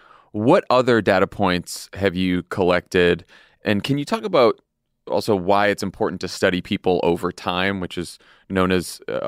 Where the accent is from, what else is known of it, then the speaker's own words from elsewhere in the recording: Boston, Massachusetts, United States; which began in my hometown of Boston in 1938.